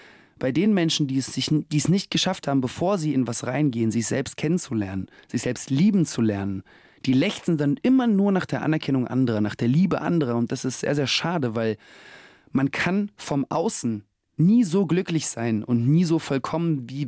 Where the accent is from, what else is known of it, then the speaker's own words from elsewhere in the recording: Germany; also born or lived in Russia / Israel; Ich komme aus Russland, bin aufgewachsen in Deutschland und Israel und habe mein Schauspielerleben in London begonnen. Zurzeit pendle ich zwischen den Ländern und Städten, lebe aus dem Koffer